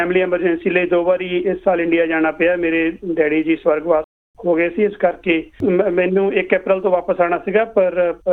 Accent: Halluwal, Punjab, India; ਮੇਰਾ ਪਿੰਡ ਹੱਲੂਵਾਲਾ ਜੀ, ਵਾਰਾ ਸਾਹਿਬ ਦਾ ਹੱਲੂਵਾਲ, ਅਤੇ ਮੇਰੇ ਬੱਚੇ ਵੀ ਪੰਜਾਬੀ ਬਹੁਤ ਵਧੀਆ ਬੋਲਦੇ ਨੇ।

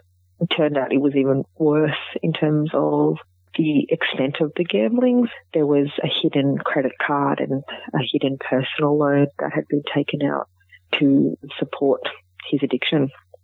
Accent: Canberra, Australian Capital Territory, Australia; I grew up in Canberra, born and raised in Canberra. My parents are of Indian background. My dad migrated here in the 70s, and my mum and he got married in the early 80s, and they settled in Canberra.

